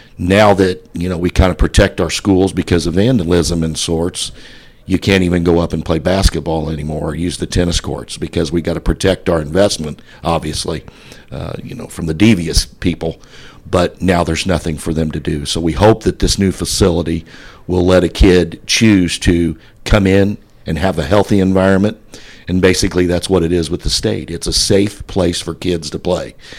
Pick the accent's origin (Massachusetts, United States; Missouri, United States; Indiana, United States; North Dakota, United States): Indiana, United States; we have a deep four or five generation roots in Wayne. And so basically we're all basically from Mars Hill and of course the Wayne Township side, which feeds into Ben Davis.